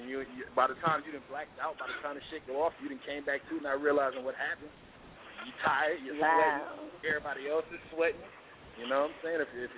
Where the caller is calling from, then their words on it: Oakland, California, United States; I am located in beautiful Oakland, California.